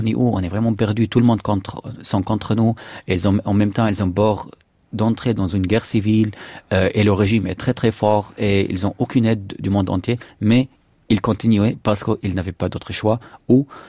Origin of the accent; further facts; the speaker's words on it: Syria; moved away as an adult; En fait, d'abord, moi, je suis sorti de la Syrie afin de n'être pas emprisonné par le régime